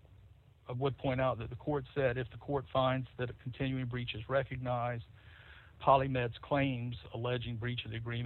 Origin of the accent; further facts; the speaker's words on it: South Carolina, United States; Growing up in South Carolina, they teach us pigs get fat and hogs get slaughtered.